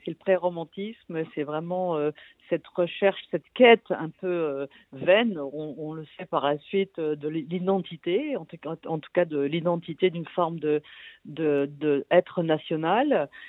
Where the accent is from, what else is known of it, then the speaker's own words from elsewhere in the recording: Baden-Württemberg, Germany; moi, j'ai passé mon enfance aussi en Forêt Noire. C'est quelque chose que je ressens particulièrement bien dans mon ADN.